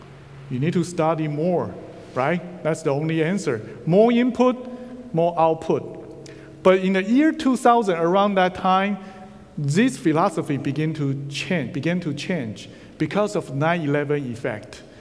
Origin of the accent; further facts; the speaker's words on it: Taiwan; first language Mandarin; English is a second language; And I came from Taiwan, so my original language was Mandarin. And then I need to learn to speak English.